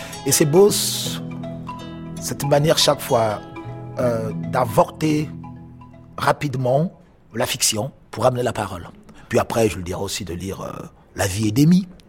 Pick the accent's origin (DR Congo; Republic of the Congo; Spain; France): Republic of the Congo; Je viens du Congo Brazzaville, où je suis né.